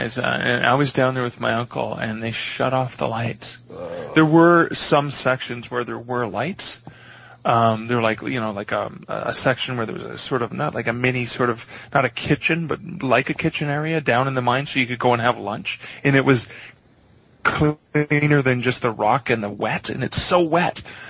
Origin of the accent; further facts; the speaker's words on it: Levac, Ontario, Canada; growing up in Levac, which is about a 45-minute drive north of Sudbury, Levac has a mine there.